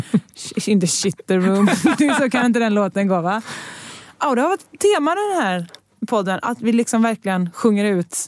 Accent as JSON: {"language": "Swedish", "region": "Västra Götaland County", "country": "Sweden", "accent": "Gothenburg", "said": "Jag tror du menar att du hatade min dialekt nu igen. Ja. Nej, men det var göteborgska."}